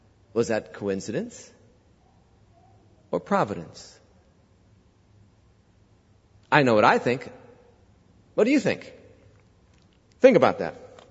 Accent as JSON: {"language": "English", "region": "Ohio", "country": "United States", "tie": "born or raised there", "said": "And get this, she was from my home state, Ohio."}